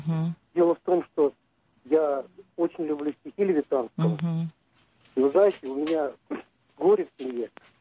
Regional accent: Samara, Samara Oblast, Russia; Здравствуйте … из Самары.

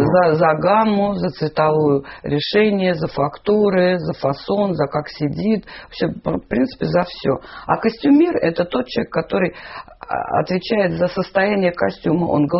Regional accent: Saint Petersburg, Russia; поскольку ленинградец, так я по-ленинградски работаю

